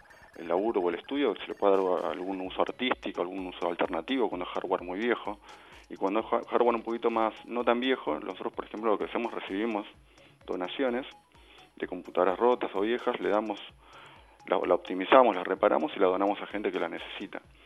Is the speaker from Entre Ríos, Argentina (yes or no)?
no; Buenos Aires, Argentina; En el caso en mi caso, que soy de CABA, es la célula CABA